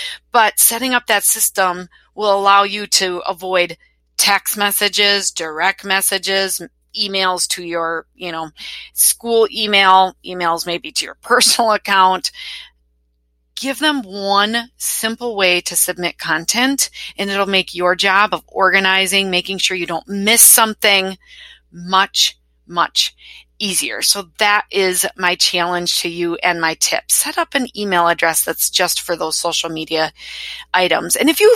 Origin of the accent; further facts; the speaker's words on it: Wisconsin, United States; accent: Wisconsin; Hopefully you're getting used to my imperfect Wisconsin accent.